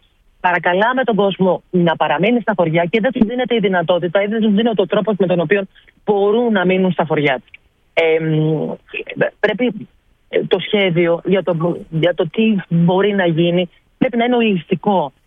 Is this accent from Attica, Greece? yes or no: yes; Piraeus, Attica, Greece; born there; Γεννήθηκα στον Πειραιά.